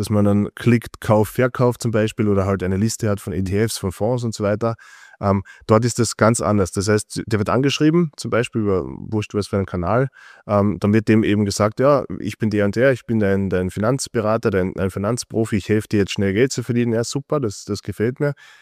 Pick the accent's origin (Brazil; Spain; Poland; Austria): Austria; Ja, das ist bei uns in Österreich nicht so verbreitet.